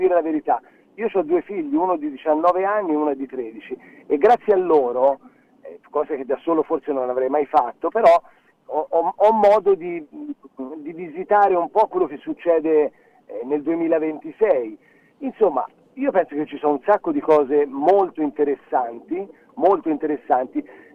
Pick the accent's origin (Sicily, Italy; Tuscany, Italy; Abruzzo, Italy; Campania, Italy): Tuscany, Italy; veniamo in Lombardia, veniamo al nord, pure se siamo toscani